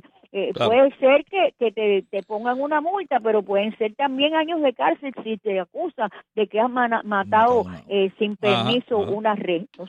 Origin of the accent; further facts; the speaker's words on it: Cuba; Yo dije, ay, pero ¿para qué si yo vengo de Cuba?